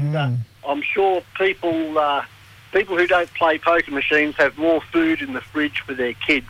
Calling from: Manunda, Queensland, Australia

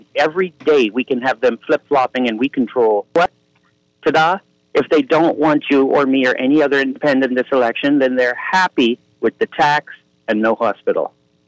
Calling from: Eleuthera, Bahamas; Hey, Aaron, I'm from Eleuthera. It's the Atlantic Ocean.

